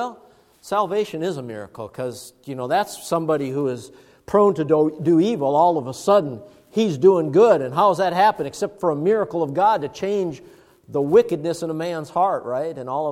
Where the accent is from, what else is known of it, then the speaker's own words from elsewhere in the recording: Duluth, Minnesota, United States; It was about 60 miles away from where I was raised in Duluth, Minnesota.